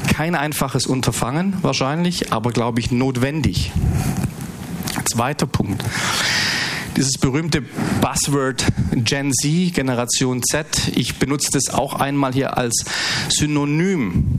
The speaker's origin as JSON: {"language": "German", "town": "Stuttgart", "region": "Baden-Württemberg", "country": "Germany", "said": "ich komme aus Stuttgart"}